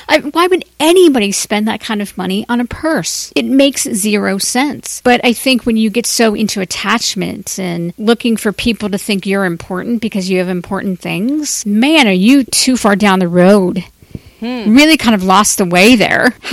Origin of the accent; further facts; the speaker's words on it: Cincinnati, Ohio, United States; I was back in Cincinnati last week, my hometown